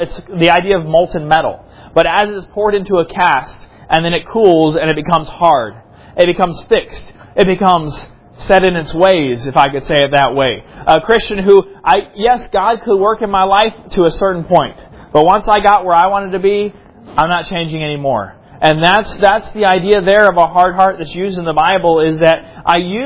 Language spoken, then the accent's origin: English; South Carolina, United States; I grew up in South Carolina, and there, most of the dirt is red clay.